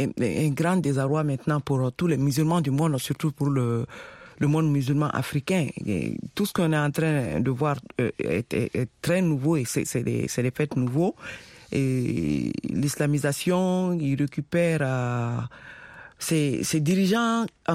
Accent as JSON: {"language": "French", "country": "Mali", "said": "le Mali, par exemple, le pays de mon origine, au Mali, nous sommes à peu près 90% de musulmans"}